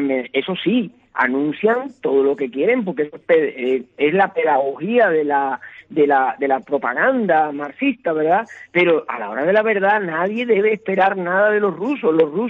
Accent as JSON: {"language": "Spanish", "town": "Santiago de las Vegas", "region": "Havana", "country": "Cuba", "tie": "born there", "said": "de Jucal, de Santiago de las Vegas, de Quilicán, de la zona donde yo nací"}